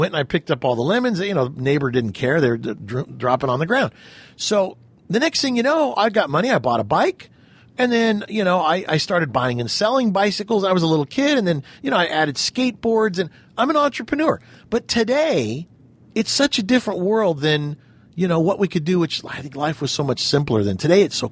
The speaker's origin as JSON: {"language": "English", "region": "California", "country": "United States", "tie": "born or raised there", "also_born_or_lived": "Houston, Texas", "said": "even though I was born in Houston, Texas, and then grew up in Southern California after we moved there when I was about two."}